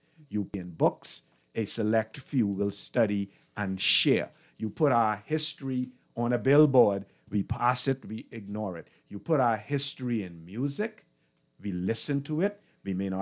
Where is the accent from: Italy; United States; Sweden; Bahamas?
Bahamas; Adelaide, New Providence; growing up in Adelaide at Avery's